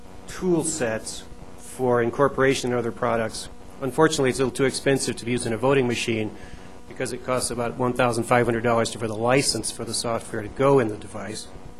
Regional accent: El Jebel, Colorado, United States; from El Jebel, Colorado, in Eagle County between Aspen and Glenwood Springs.

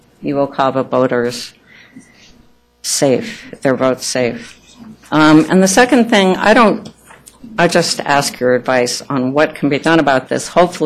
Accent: Colorado, United States; I'm from Boulder County.

